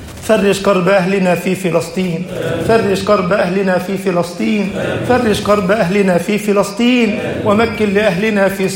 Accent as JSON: {"language": "Arabic", "country": "Egypt", "said": "اجعل بلدنا مصر أمنا أمانا، سخاء رخاء"}